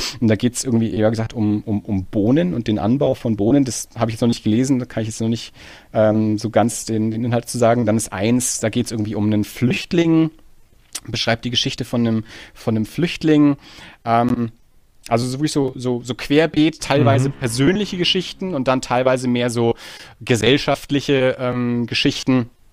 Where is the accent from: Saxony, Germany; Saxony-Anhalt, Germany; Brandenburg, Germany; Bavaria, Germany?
Bavaria, Germany; Erlangen; Das heißt, wir sind beide aus Erlangen, München ist nicht so weit weg